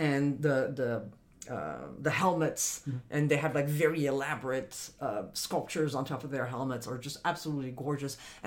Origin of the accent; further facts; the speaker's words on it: France; So, you know, so I grew up in France